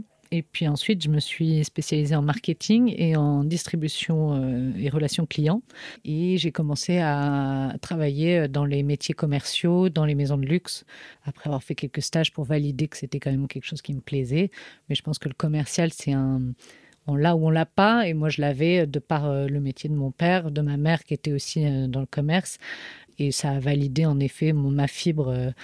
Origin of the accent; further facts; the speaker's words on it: Sydney, New South Wales, Australia; also born or lived in Paris, France; Je suis née à Paris, mais je suis très vite partie vivre en Australie parce que mes parents avaient un vieux rêve fou. Et donc, dans les années 80, on a déménagé toute la petite famille à Sydney.